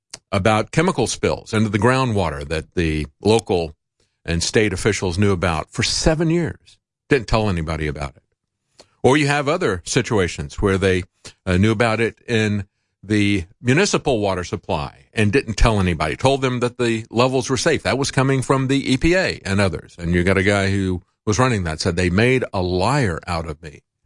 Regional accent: Florida, United States; I grew up in Florida, so I know about hurricane season.

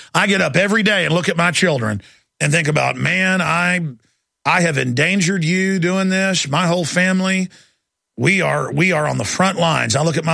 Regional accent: Texas, United States; And the founding of Texas, and I'm an American 110%, and I love this country

